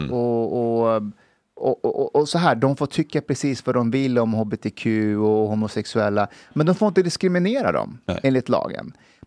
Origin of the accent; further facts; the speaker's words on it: Sweden; Jag tänker själv, om jag som svensk så någonstans, bor i utlandet i ett år eller så, då vill jag ju vara med svenskar.